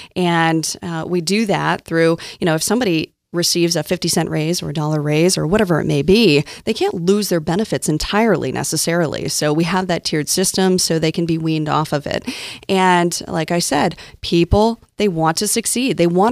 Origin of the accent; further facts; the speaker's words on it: Troy, United States; I grew up in Troy. It was a town at the time, less than 1,000 people, and we grew up on welfare.